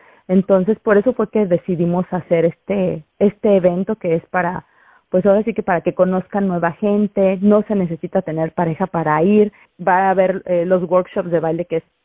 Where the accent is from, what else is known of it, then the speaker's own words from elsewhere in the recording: Mexico; now in Australia; nosotros como mexicanos tenemos. Y porque hay veces que sí lo celebramos, pero generalmente es con nuestra pareja, ¿no? Y ya cuando nos vemos, por ejemplo, aquí como migrantes en Australia